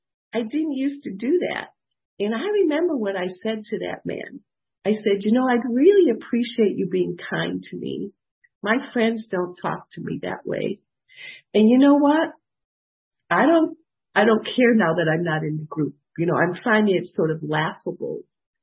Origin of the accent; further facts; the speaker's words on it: Detroit, Michigan, United States; And I love to tell the story because I'm originally from Detroit.